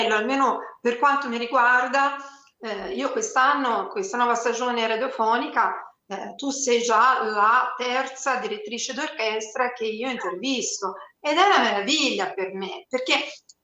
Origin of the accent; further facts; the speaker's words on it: Tuscany, Italy; non perché sono toscana